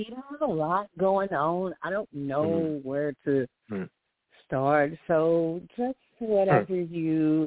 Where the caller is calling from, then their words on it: Alabama, United States; Hi, Jill. Let me take you off of speakerphone. Let's see here. … calling from Alabama.